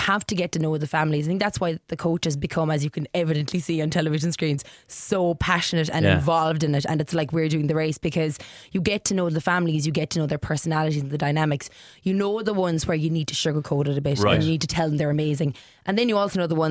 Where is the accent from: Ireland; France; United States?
Ireland; Cork, Munster; I think my accent as well gives it away.